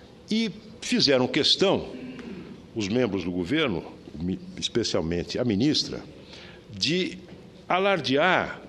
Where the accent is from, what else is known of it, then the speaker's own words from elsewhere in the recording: São José do Rio Preto, São Paulo, Brazil; Saí lá da minha terra de São José do Rio Preto